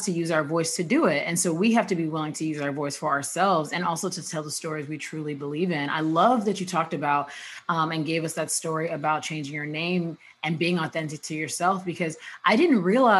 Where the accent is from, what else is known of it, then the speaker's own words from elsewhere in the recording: United States; I'm Nigerian American.